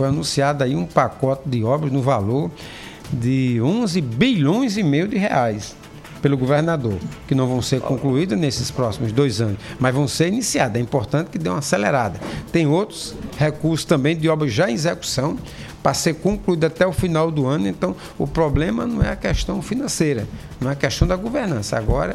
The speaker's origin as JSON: {"language": "Portuguese", "town": "Sousa", "region": "Paraíba", "country": "Brazil", "said": "Você sabe que eu sou sertanejo, sou sozense"}